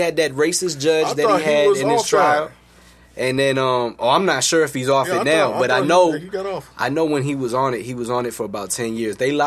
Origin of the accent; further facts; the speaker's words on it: East Coast, United States; Well, I'm from the East Coast, I'm not biased.